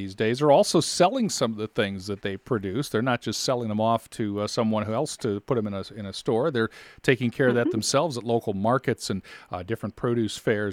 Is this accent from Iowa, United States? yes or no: yes; Iowa, United States; we grew up in Iowa. We know about this stuff because we live here and we see it every day.